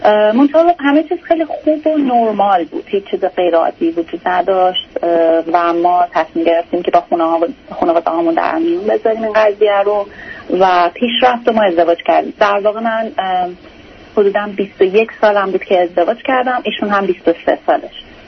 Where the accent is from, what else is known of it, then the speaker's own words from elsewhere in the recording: Iran; من در ایران به دنیا اومدم در یکی از شهرستانهای ایران